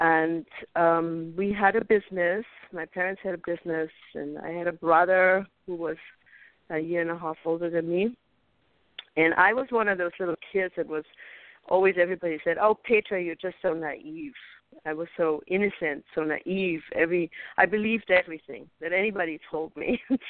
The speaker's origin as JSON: {"language": "English", "region": "Bavaria", "country": "Germany", "tie": "born or raised there", "said": "I was a very sick little kid in Bavaria growing up in Germany"}